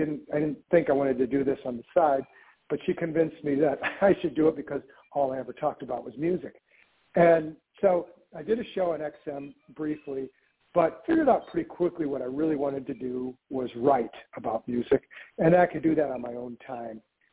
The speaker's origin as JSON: {"language": "English", "town": "Flint", "region": "Michigan", "country": "United States", "tie": "born or raised there", "lives_now": "Detroit, United States", "said": "Yes, I grew up in Flint, so just a little bit north of Detroit, and then all my adult life has been in Detroit."}